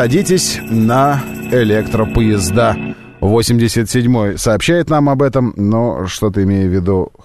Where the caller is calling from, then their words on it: Moscow, Russia; Я из Москвы звоню, да.